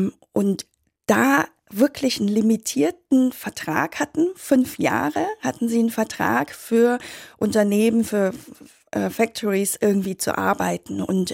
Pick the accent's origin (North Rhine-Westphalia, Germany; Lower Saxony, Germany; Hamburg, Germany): North Rhine-Westphalia, Germany; Aachen; also born or lived in Vietnam; Ich bin in Vietnam geboren, bin hier aufgewachsen in Aachen